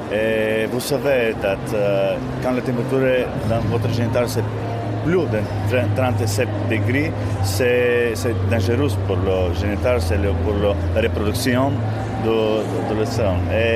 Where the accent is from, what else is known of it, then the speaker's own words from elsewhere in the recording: Bulgaria; French is a second language; Nous sommes de Bulgarie.